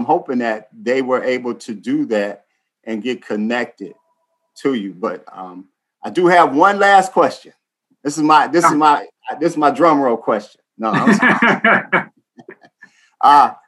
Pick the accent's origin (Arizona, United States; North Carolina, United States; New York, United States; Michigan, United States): Michigan, United States; Detroit; moved away; And as a Detroiter I don't live in Detroit anymore, but I grew up in Detroit